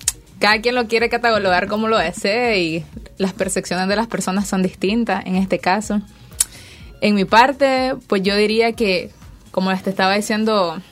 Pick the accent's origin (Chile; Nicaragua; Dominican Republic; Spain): Nicaragua; O sea, somos nicaragüenses, tenemos que entender primeramente eso, todos somos hermanos en este país.